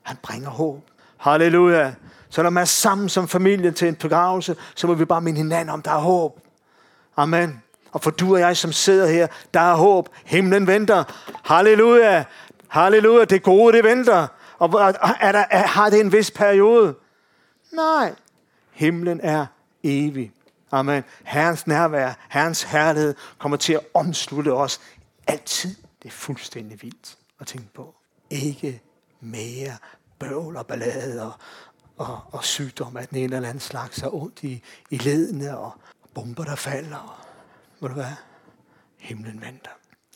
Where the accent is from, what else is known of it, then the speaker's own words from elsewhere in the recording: Glostrup, Capital Region of Denmark, Denmark; Hun boede ude i Brøndby Øst, og vi er fra Glostrup. Det var ikke så langt fra hinanden.